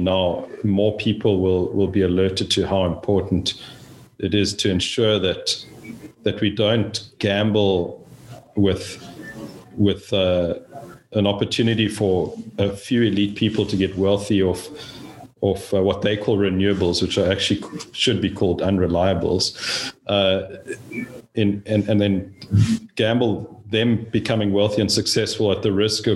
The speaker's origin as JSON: {"language": "English", "country": "South Africa", "tie": "born or raised there", "moved": "yes", "said": "this is not a Texas accent. I was born and raised in South Africa on a fifth generation cattle, sheep, goat and horse operation"}